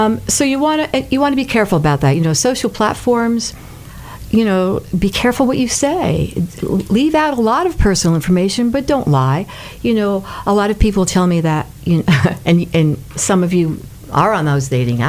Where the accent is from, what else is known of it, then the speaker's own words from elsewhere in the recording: New York, United States; now in Tampa, United States; I'm a New Yorker.